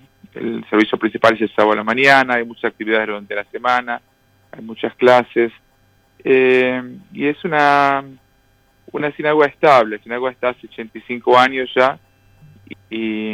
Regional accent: Argentina; also born or lived in Dominican Republic / Virginia; now in New York, United States; Yo me fui de Argentina hace 24 años. Ahí está. En 1996 estuve 2 en la República Dominicana, 8 en Virginia, y hace 14 que estoy en Nueva York.

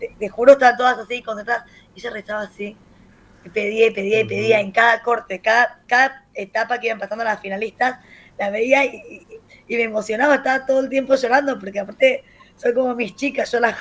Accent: Buenos Aires, Argentina; now in Tel Aviv, Israel; Soy de Argentina, de Buenos Aires, y vivo hace 8 años en Israel, en Tel Aviv

